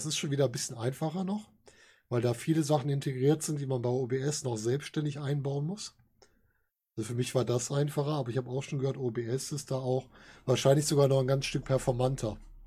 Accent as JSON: {"language": "German", "region": "Rhineland", "country": "Germany", "said": "Also, wir kommen ja aus dem Rheinland."}